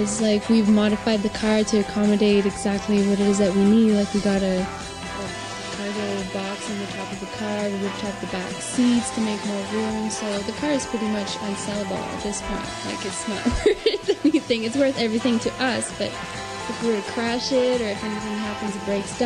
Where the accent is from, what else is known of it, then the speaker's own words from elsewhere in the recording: Canada; because it's our first album and we're Canadian